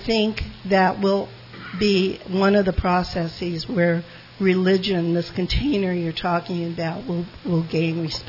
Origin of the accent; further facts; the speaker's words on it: Los Angeles, California, United States; I was born and raised in Los Angeles. I was born of a Mormon mother, a Catholic father, in a Jewish neighborhood.